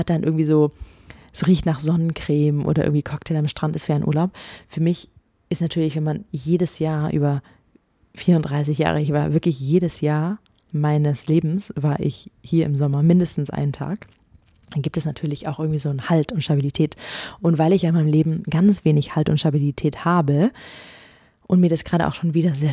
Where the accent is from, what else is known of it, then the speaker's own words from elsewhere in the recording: Ulm, Baden-Württemberg, Germany; in Ulm, wo ich aufgewachsen bin, das fühlt sich sehr nach Zuhause